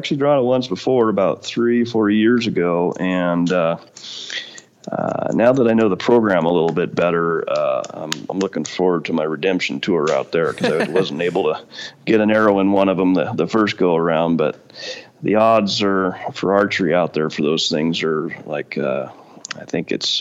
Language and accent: English; Oregon, United States; also born or lived in Colorado; I struck out here in my home state of Oregon, but I ended up pulling one of the better units in Colorado after a short 25-year wait.